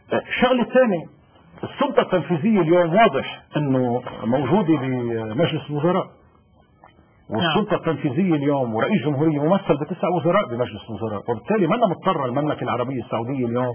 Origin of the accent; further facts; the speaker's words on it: Lebanon; لأنه أنا كلبناني بمكان ما